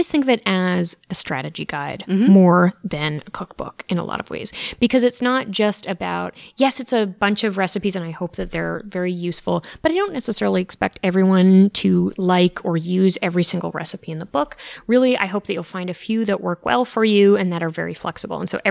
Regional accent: Canada; I think as a Canadian coming to the U.S., it's been particularly exciting

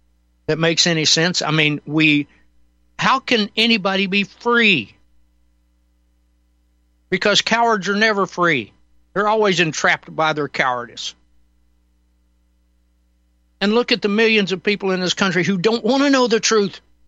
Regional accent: Georgia, United States; How many people I know right here in my home state of Georgia

